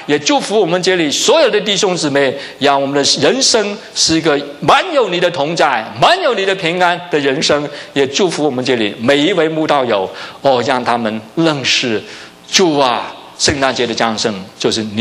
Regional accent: Hong Kong; 他看见我是从香港来的

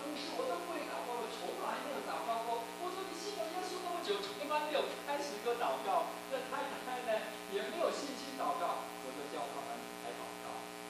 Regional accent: Hong Kong; also born or lived in Taiwan; 我是香港来的，又是台湾来的，

